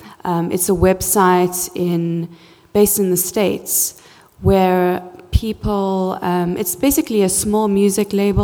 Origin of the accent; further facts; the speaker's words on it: South Africa; I'm from South Africa. I've been working with Creative Commons in California, in fact, for the last 9 months. And I'm on my way back to South